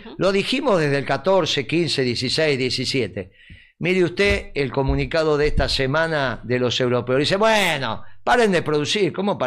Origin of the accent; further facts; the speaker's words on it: Argentina; nosotros somos argentinos y en este caso humildemente peronistas